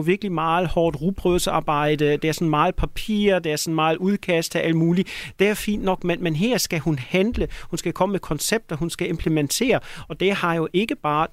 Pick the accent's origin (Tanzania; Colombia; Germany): Germany; Danish is a second language; now in Denmark; som tysker er man meget forundret over, hvor hurtigt det går